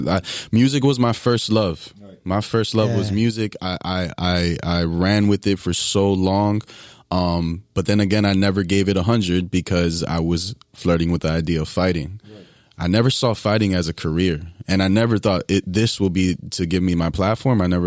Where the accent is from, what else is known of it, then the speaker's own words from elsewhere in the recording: Miami, Florida, United States; I jumped around. I jumped around Kendall to Coral Gables to Coral Gables to... back to Kendall